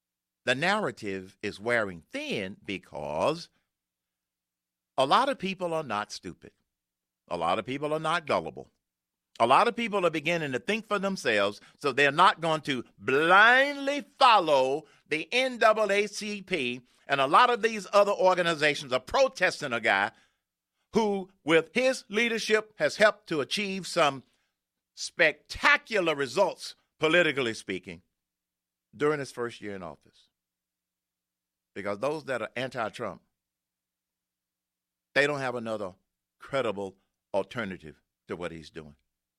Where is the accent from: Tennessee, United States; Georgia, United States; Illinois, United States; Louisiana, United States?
Georgia, United States; One, I was raised in Georgia. Two, I live here in Georgia now.